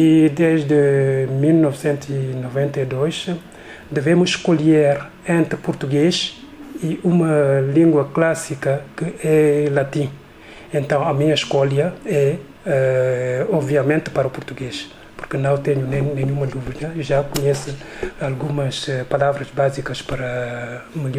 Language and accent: Portuguese; Senegal; Portuguese is a second language; dizer-lhes que sou senegalês e vou voltar a Senegal daqui a pouco